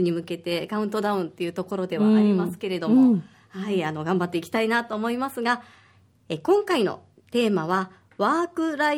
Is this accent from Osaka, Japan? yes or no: yes; Osaka, Japan; 私は大阪出身で